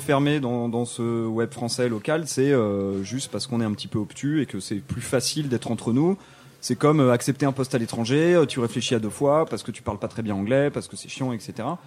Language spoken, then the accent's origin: French; France; localise le contenu parce que je suis français.